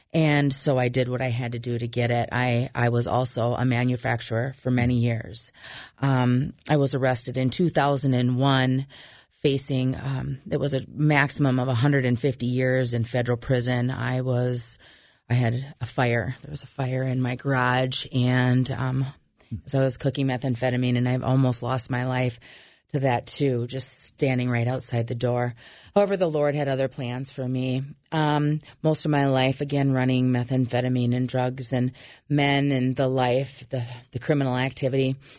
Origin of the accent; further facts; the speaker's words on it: Albert Lea, Minnesota, United States; I had hundreds of people in my community in Freeborn County. I'm from Albert Lea